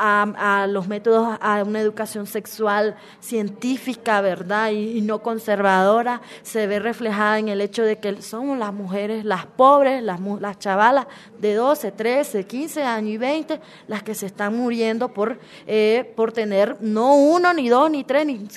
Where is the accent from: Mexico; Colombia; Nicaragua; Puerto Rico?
Nicaragua; como nicaragüense y como joven